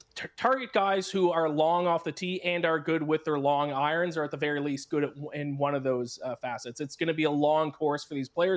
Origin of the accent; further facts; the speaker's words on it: Canada; Yeah, listen, I'm a Canadian.